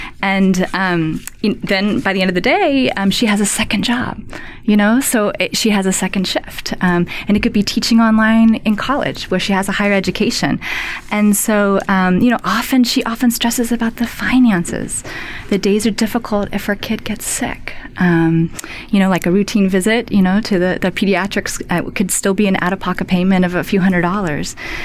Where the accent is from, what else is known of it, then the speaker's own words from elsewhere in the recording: New York, United States; I'm from New York and Renza's from Sweden.